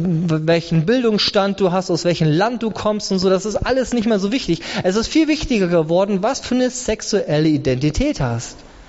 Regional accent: Germany; ich bin 45 Jahre, habe zwei Kinder, ich bin Deutscher

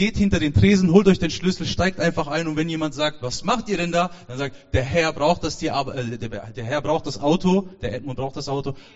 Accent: Karlsruhe, Baden-Württemberg, Germany; born there; Ich bin 33 Jahre alt, in Karlsruhe geboren. Es ist im Süden.

